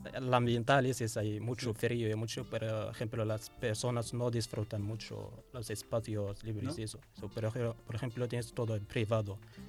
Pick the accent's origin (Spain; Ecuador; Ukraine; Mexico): Ukraine; Kharkiv, Kharkiv Oblast; Spanish is a second language; Yo soy de Kharkiv.